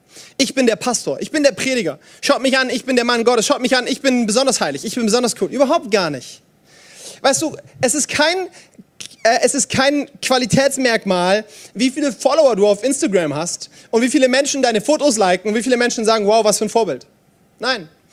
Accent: Ulm, Baden-Württemberg, Germany; dass ich bei uns in Ulm in die Fußgängerzone gegangen bin

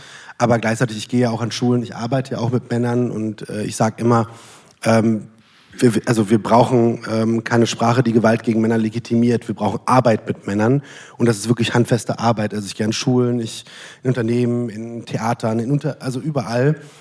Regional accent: Hesse, Germany; Ich bin in Mittelhessen aufgewachsen.

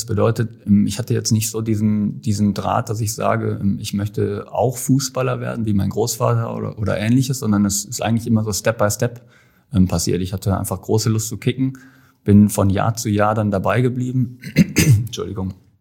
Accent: Wetter an der Ruhr, North Rhine-Westphalia, Germany; also born or lived in Bavaria; gebürtig aus Bayern und dann haben sich meine Eltern relativ früh getrennt und ich bin mit meiner Mutter und meinem Bruder nach Wetter an der Ruhr gezogen, sprich ins Ruhrgebiet und bin dementsprechend im Ruhrgebiet auch aufgewachsen

